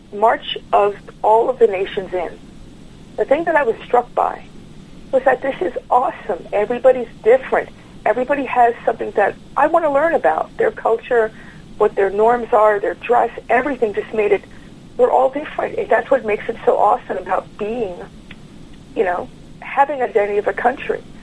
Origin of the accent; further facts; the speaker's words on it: United States; I'm an American, right? And I'm proud to be an American.